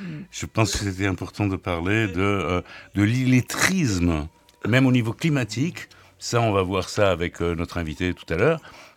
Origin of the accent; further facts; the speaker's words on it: Paris, Île-de-France, France; je suis parisien